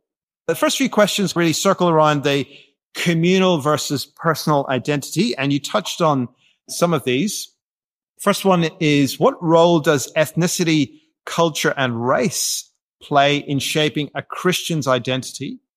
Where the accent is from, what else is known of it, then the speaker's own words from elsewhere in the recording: Ireland; I'm Irish, you're Australian.